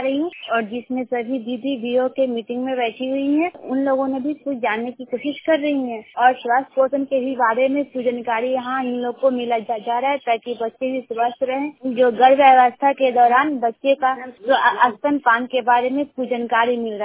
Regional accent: Bihar, India; घर वडिया है और मैं नालंदा जिला की रहने वाली हूँ

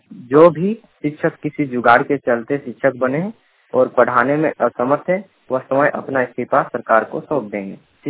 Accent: Chandipur, Jharkhand, India; मैं चंडीपुर का रहने वाला हूँ, बोकारो डिस्ट्रिक्ट से

